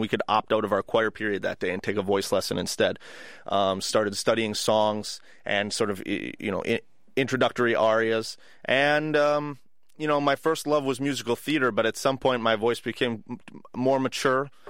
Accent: Minnesota, United States; But I grew up in Minnesota. And in Minnesota, like many places in the country, I'm sure, but Minnesota particularly has a very rich choral tradition.

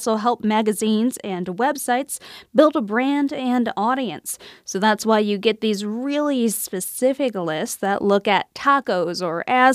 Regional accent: Des Moines, Iowa, United States; My hometown is Des Moines, an underrated city with cheap rent, cheaper booze, and a trippy sculpture garden. I like Des Moines, but it's a place that's easy to dismiss.

